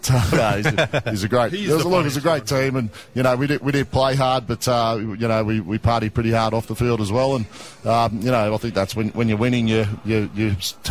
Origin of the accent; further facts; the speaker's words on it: Queensland, Australia; moved away as an adult; I came down from Queensland at the end of 99 and, was there for a couple of years before we won that comp.